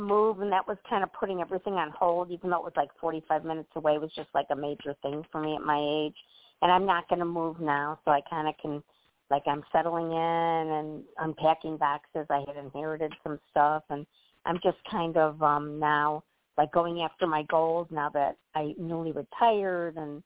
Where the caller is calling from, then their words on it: Illinois, United States; Illinois. Okay, from Illinois.